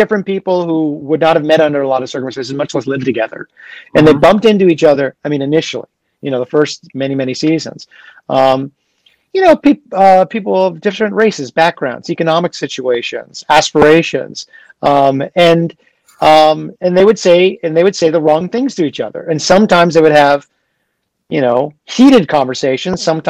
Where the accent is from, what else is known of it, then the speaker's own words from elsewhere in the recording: New York, United States; I mean, I grew up in New York.